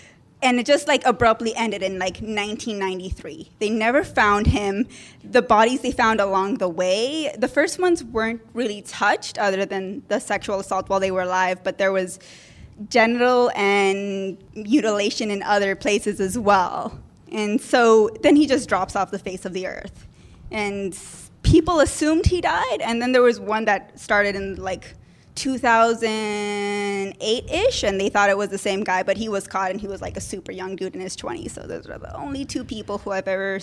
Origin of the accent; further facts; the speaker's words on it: Costa Rica; I'm going to do my home country murder because I'm Costa Rican